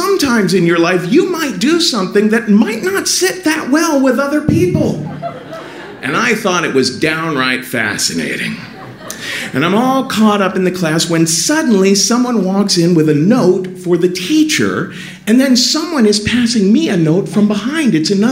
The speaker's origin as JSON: {"language": "English", "town": "Cincinnati", "region": "Ohio", "country": "United States", "tie": "born or raised there", "said": "So it was very hard for me growing up in Cincinnati because, you know, it's not like homosexuality doesn't exist there."}